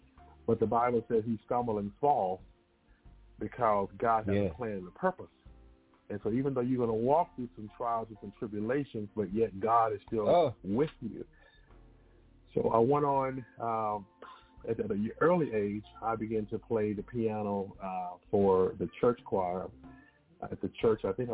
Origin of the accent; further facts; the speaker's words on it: Tyler, Texas, United States; from Tyler, Texas, born and raised by my grandmother and mother, father, and we say a host of aunts and uncles. So when you're born in Texas, everybody raised you